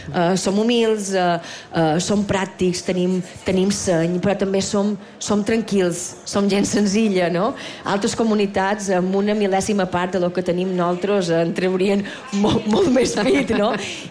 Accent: Balearic Islands, Spain; I és vera que tots som mallorquins, menorquins, eivissencs o formenterans.

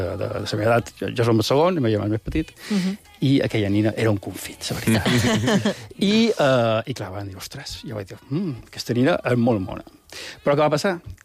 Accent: Palma, Balearic Islands, Spain; Jo som de Palma i visc a Esportles.

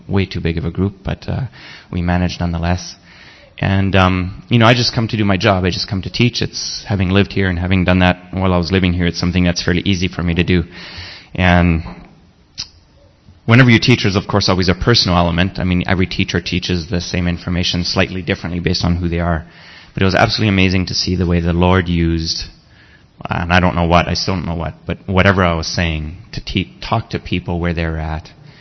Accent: France; English is a second language; I converse with them only in French. I was born and raised in France. My parents were missionaries there.

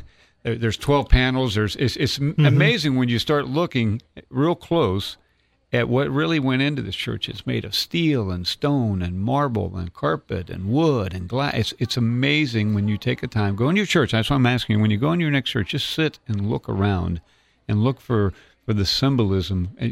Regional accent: Springfield, Ohio, United States; I grew up in Springfield, went to Springfield Catholic High School and St. Joe's

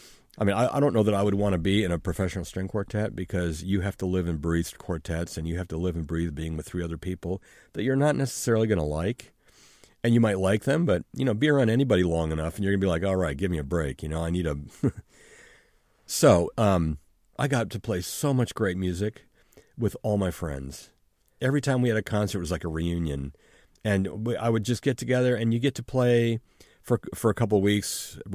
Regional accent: California, United States; Because I was from California, and I'd never really spent any time on the East Coast.

